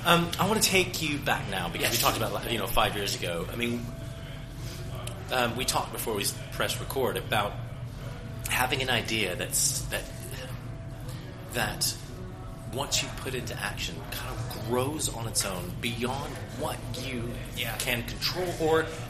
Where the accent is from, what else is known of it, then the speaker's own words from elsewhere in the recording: United States; I'm American, obviously.